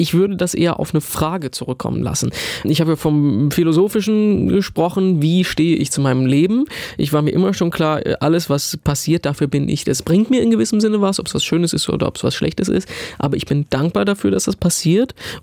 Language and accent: German; Eisenach, Thuringia, Germany; Natürlich, ich komme aus Eisenach, Lutherstadt, die Stadt, in der die Bibel übersetzt wurde.